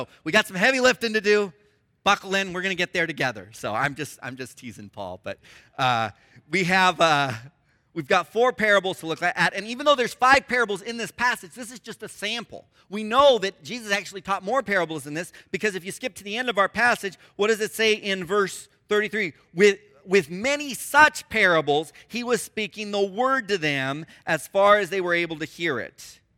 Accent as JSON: {"language": "English", "town": "Roseville", "region": "California", "country": "United States", "tie": "born or raised there", "said": "The high school that I graduated, I grew up in Roseville, California, is Roseville High School."}